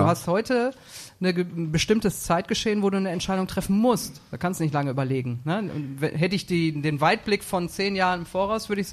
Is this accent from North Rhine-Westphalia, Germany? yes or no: yes; Duisburg, North Rhine-Westphalia, Germany; als ich Präsidentin wurde, ne, habe ich ja sehr offensiv gesagt, dass ich aus Duisburg bin